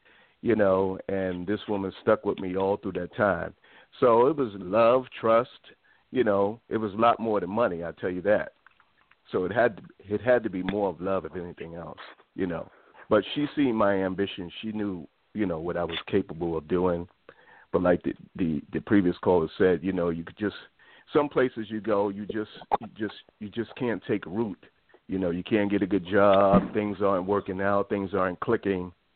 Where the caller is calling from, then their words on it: Chicago, Illinois, United States; also born or lived in New York / Columbus, Ohio; I am calling from Chicago.